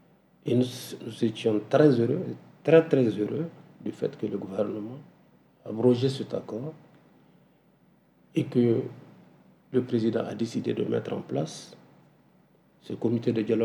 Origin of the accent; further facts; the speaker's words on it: Mali; Mais en tant que Malien, en tant qu'observateur, il est de mon devoir aussi de dire mon point de vue